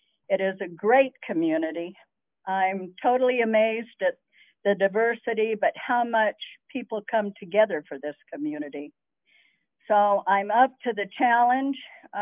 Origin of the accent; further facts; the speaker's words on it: Salt Lake City, Utah, United States; I came out from, we lived in Magna to begin with, and I was born and raised in Salt Lake.